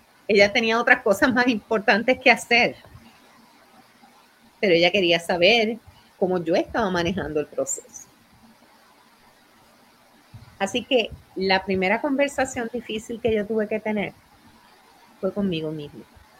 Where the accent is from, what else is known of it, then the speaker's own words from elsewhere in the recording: Puerto Rico; yo, que soy la hija de la Isla del Encanto